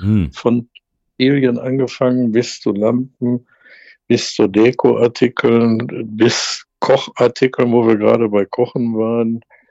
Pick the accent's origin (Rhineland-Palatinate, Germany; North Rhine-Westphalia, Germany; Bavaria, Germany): North Rhine-Westphalia, Germany; Witten; Mülheim hat für mich den riesengroßen Vorteil von meinem Heimatort Witten.